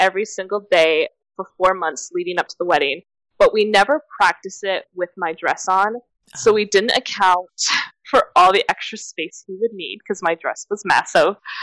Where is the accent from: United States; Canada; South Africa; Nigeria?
Canada; I'm from Canada, so traveling all the way to Florida with this giant dress was a pain